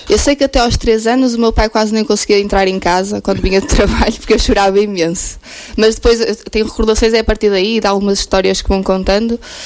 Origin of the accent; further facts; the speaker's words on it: Vila do Conde, Norte, Portugal; eu tenho 25 anos, venho de Labrujo, que é uma freguesia de Vila do Conde.